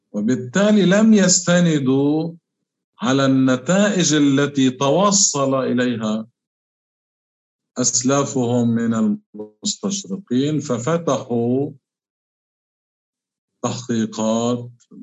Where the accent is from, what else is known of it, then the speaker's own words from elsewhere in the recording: Lebanon; من بلدنا لبنان